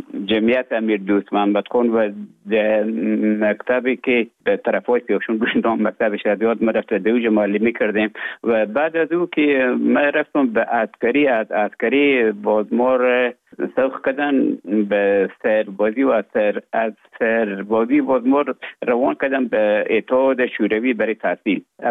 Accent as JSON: {"language": "Persian", "country": "Afghanistan", "also_born_or_lived": "Russia", "moved": "as an adult", "lives_now": "Finland", "said": "من در افغانستان بودم. بعد از ای که از افغانستان طالبو آمدن به اوج گذارم و کمک مشکل بود و آمدم به طرف های روسیه و از روسیه آمدم به ایجه بفنلان."}